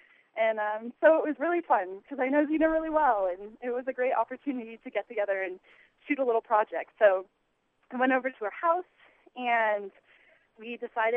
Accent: Ouray, Colorado, United States; now in Santa Fe, United States; I'm from Ouray, Colorado, and currently I am studying film and photography at school.

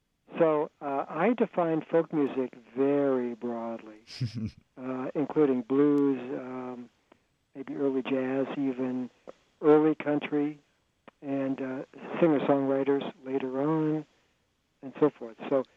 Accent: Los Angeles, California, United States; I was growing up in Los Angeles in the 1950s

